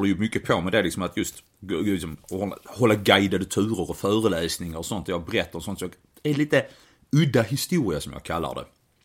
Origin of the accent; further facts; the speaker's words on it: Lund, Skåne, Sweden; här från min hemstad Lund, där jag bor nu.